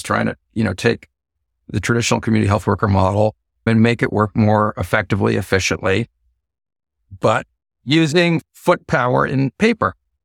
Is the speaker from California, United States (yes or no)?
yes; California, United States; I'm from the Bay Area, but I didn't start a tech company.